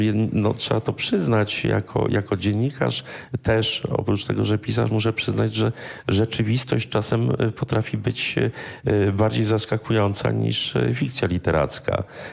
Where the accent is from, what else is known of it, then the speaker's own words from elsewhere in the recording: Bydgoszcz, Kuyavian-Pomeranian Voivodeship, Poland; A ponieważ ja jestem z Bydgoszczy, jestem bydgoszczaninem już w kolejnym pokoleniu, znam to miasto.